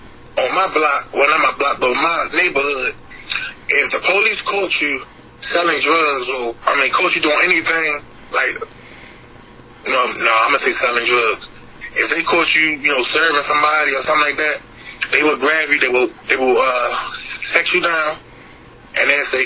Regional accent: Baltimore, Maryland, United States; Like, man, I'm going to say this. I'm from Baltimore.

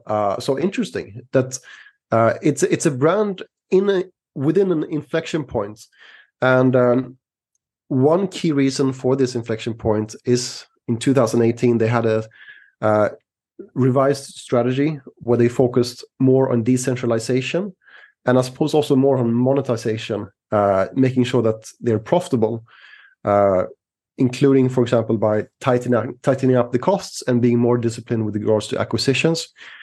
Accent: Sweden; also born or lived in Switzerland; I'm Swedish, by the way. I was born in Sweden. I was born in Switzerland, grew up in Sweden. But I spent most of my life outside of Sweden, so I consider myself more of an international citizen.

